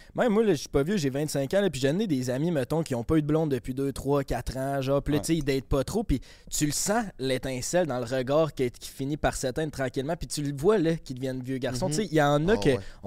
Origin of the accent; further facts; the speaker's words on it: Saint-Lambert-de-Lauzon, Quebec, Canada; Saint-Lambert de Lauzon, banlieue de Québec aussi, campagne.